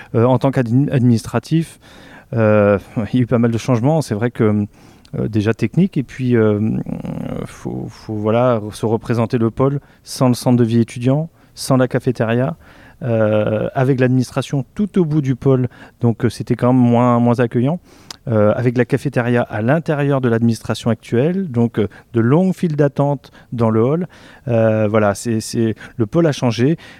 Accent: Brittany, France; Alors, je suis originaire de Pamard, donc à 30 minutes de Quimper. Donc, une logique d'avoir fait ses études au pôle de Quimper. Donc, j'ai fait 3 années en licence histoire de 2002 à 2005. Et puis, une fois que j'ai obtenu ma licence, je suis parti à Brest

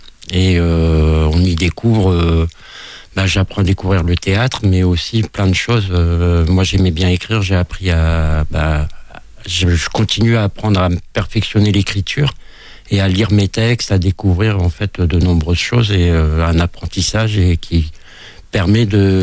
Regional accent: Brest, Brittany, France; moi, je suis de Ponta, donc je traverse tout Brest pour y aller.

